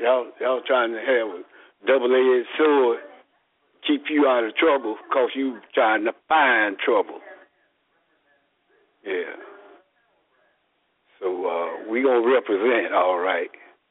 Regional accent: Bonton, Texas, United States; I'm from Bonton, Texas. Yeah, the true home of Bonton.

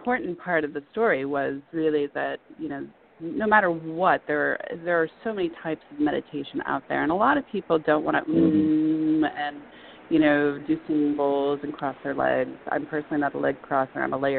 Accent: Miami, Florida, United States; I'm from Miami.

